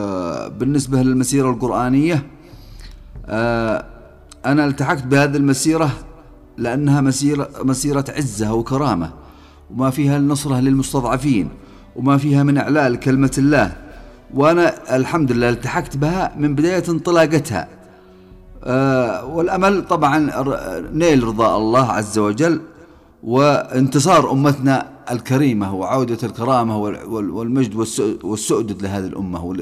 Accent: Saada Governorate, Yemen; من مواليد 1977 في مديرية ساقين الأبية، تابعة لمحافظة السلام، محافظة سعدة. نشأت يتيم الأب ودرست المرحلة الابتدائية والإعدادية في مدرسة السلام

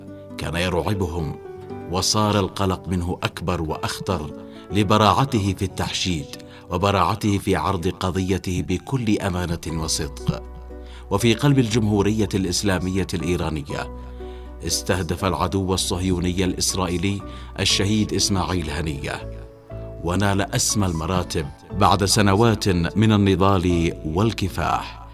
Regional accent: Yemen; وهذا واجبنا نحن كشعب يمني مقاوم ضد الاحتلال

